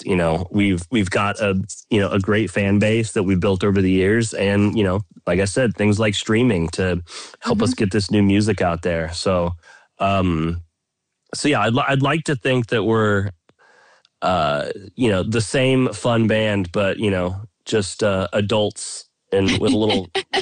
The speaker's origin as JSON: {"language": "English", "region": "Oklahoma", "country": "United States", "tie": "born or raised there", "said": "We grew up in Oklahoma. We didn't come from a scene."}